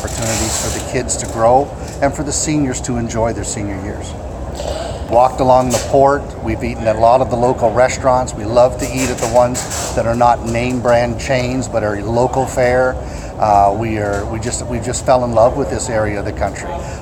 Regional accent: Ontario, Canada; I'm from Ontario, and I'm a delegate here for the convention.

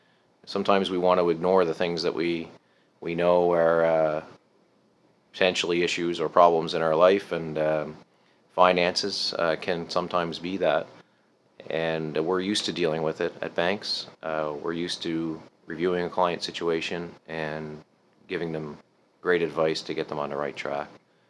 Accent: Summerside, Prince Edward Island, Canada; also born or lived in Halifax; now in Bedford, Canada; live in Bedford, Nova Scotia. I've been in the Halifax area since 1997. I grew up in Summerside, PEI, actually, small town in PEI. And was born here in Halifax, though, and always had a connection to Halifax.

